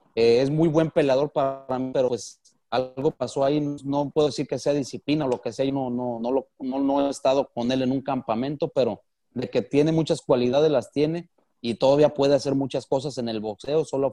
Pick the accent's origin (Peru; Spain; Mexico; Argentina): Mexico; Y como mexicano es un orgullo